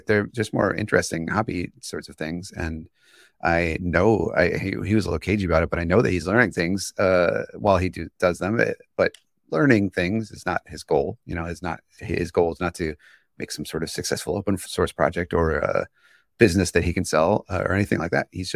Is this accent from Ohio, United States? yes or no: yes; Cleveland, Ohio, United States; I am from Cleveland, and I do web development.